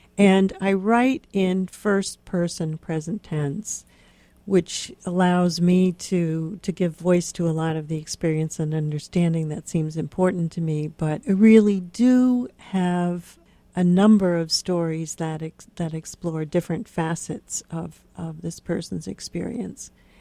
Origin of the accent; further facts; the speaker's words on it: Pennsylvania, United States; It will come as no surprise to the readers of my books that I grew up in Western Pennsylvania, one of four children